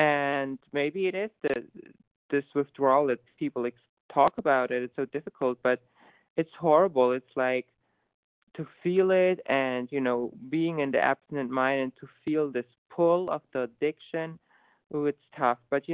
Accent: Germany; and I'm from Germany.

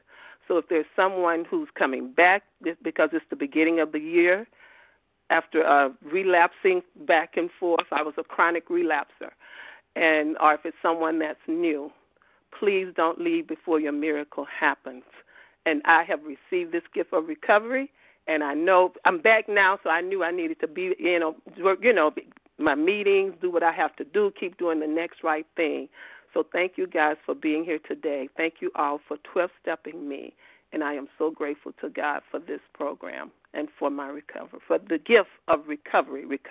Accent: Georgia, United States; I'm from Georgia.

